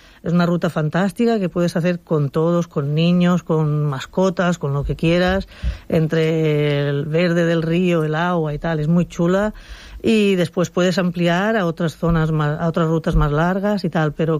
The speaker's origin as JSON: {"language": "Spanish", "town": "Sella", "region": "Valencian Community", "country": "Spain", "tie": "born or raised there", "said": "En principio, lo que has dicho, es mi pueblo. Y entonces, ¿qué te voy a decir? Para mí, francamente, todos son bonitos, pero como Sella, no hay ninguno."}